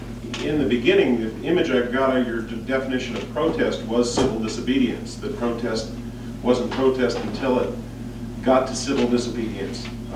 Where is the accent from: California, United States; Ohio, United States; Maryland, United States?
California, United States; Fresno; I was born and raised in Fresno